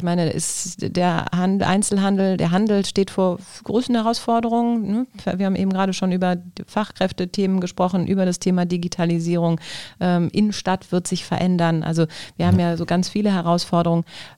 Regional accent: Düsseldorf, North Rhine-Westphalia, Germany; Das muss mir als Düsseldorfer nochmal hier irgendwie auch nochmal klar machen.

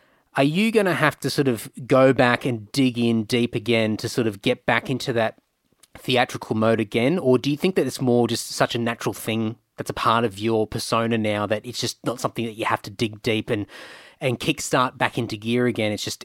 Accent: Australia; growing up in Australia

